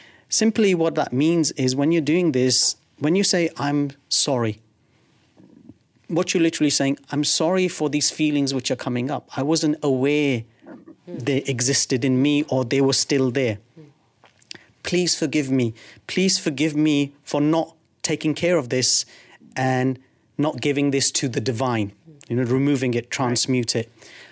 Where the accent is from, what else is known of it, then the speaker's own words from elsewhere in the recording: United Kingdom; now in United Arab Emirates; I'm Asian. I'm born and brought up in the UK. I've been living in Dubai for the last God knows how many years.